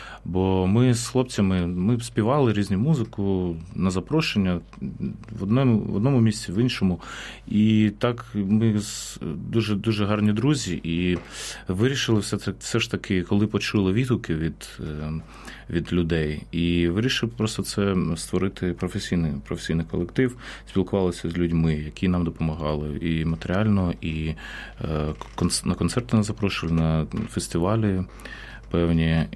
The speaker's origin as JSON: {"language": "Ukrainian", "town": "Dnipro", "region": "Dnipropetrovsk Oblast", "country": "Ukraine", "tie": "born there", "said": "Я сам народився в Дніпропетровську, зараз місто Дніпро."}